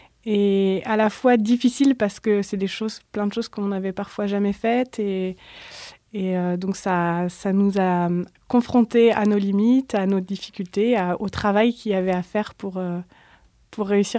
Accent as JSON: {"language": "French", "town": "Fontainebleau", "region": "Île-de-France", "country": "France", "said": "Moi je viens du côté de Fontainebleau"}